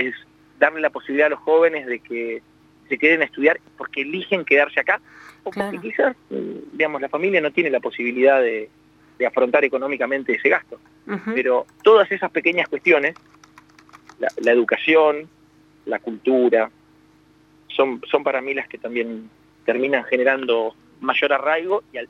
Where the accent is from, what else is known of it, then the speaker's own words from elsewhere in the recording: Buenos Aires, Argentina; los que vivimos en Capital, los que somos porteños